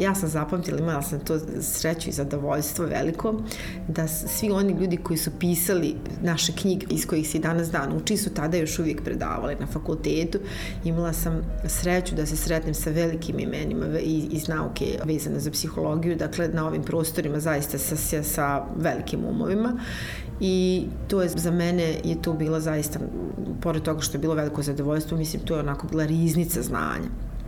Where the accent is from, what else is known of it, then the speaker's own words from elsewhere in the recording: Bosnia & Herzegovina; moved away; Ja sam pobjegla odavde, iz Bosne i Hercegovine smo otišli odavde kao porodice koja je potpuno izmiješana po pitanju, dakle, neke nacionalne pripadnosti. Mi smo potpuno i sa mamine i sa tatine strane onako svi baš multietnička jedna porodica